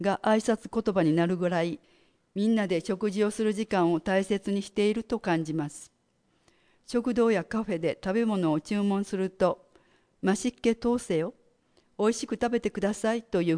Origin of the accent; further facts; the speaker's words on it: Marília, São Paulo, Brazil; first language Portuguese; Japanese is a second language; now in Japan; 私は日系三世で、生まれや育ちはマリリア市ですが、顔は日本人に見えると思います。おじいちゃんが子供の頃に家族と一緒に宮崎県からブラジルへ移住しました。母国語はポルトガル語ですが、英語と日本語もできます。